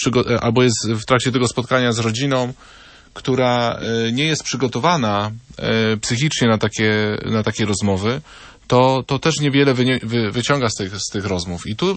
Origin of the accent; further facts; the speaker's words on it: Wrocław, Lower Silesian Voivodeship, Poland; ja jestem z Wrocławia, co prawda